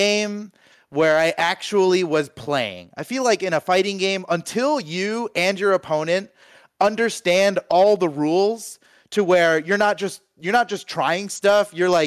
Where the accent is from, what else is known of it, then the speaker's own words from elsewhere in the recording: Miami, Florida, United States; I grew up in South Florida, in Miami, you know, straight up. From like 5 years old, I grew up in Miami. I'm half Cuban and my family all speak Spanish and I never really learned Spanish somehow.